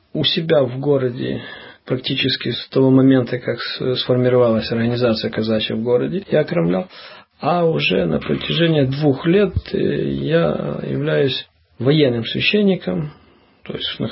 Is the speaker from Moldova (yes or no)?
yes; Yerzhovo, Transnistria, Moldova; вот мое родное село, Ержово, то есть Рыбницкий район, это на севере Приднестровья.